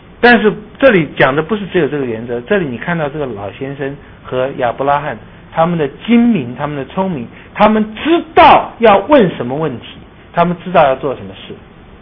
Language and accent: Chinese; Taipei, Taiwan; 今天就算我在台北长大已经56年了